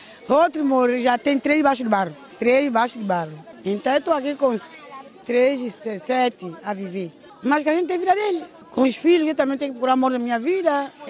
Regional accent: Agostinho Neto, Lobata, São Tomé & Príncipe; Nasci aí, em Agostinho Neto, antigamente falava Rio de Ouro.

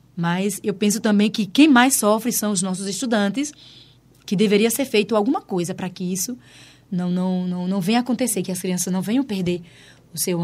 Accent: Northeast Region, Brazil; eu sou brasileira do Nordeste. Nordeste, nós temos muito de África, né? Nós do Nordeste. Sergipe, Bahia, Pernambuco, Fortaleza. Nós temos muito essa força, nós temos muitos. Originalidade. Eu, por exemplo, eu sou dos meus antepassados angolanos.

